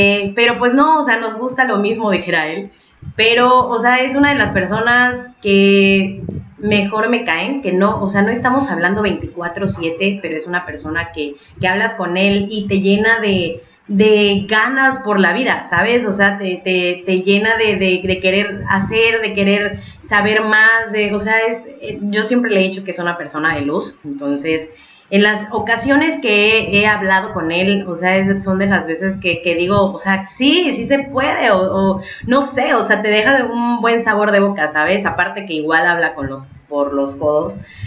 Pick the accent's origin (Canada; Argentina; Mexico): Mexico; Puerto Escondido, Oaxaca; Ya estoy en Puerto Escondido, Oaxaca, de donde soy.